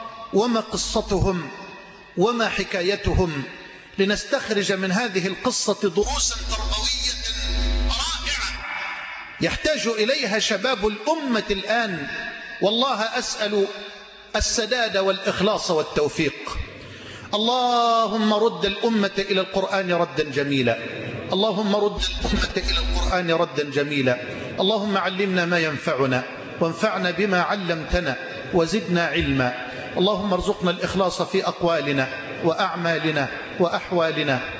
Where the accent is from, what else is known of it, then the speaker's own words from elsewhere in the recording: Egypt; اللهم إني أسألك أن تجعل بلدنا مصر أمنا أمانا سخاء رخاء